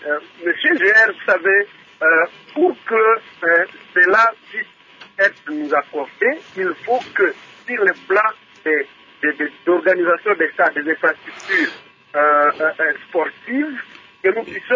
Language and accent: French; Republic of the Congo; Mais nous sommes restés dans une très grande nostalgie pour dire que nous allons gagner cette Coupe ici chez nous au Congo. Parce que c'est ça la grande préoccupation des Congolais.